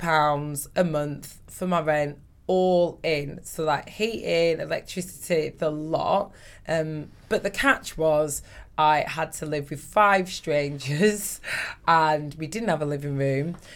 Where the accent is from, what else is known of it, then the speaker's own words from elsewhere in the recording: Blackburn, North West England, United Kingdom; we grew up in this three-bedroom terraced house in Blackburn.